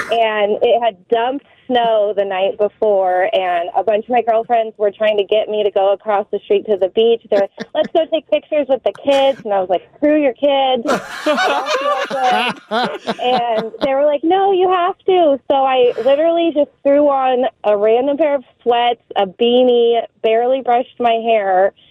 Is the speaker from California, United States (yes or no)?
yes; Tahoe City, California, United States; So I grew up in Tahoe City, so my now husband planned a trip.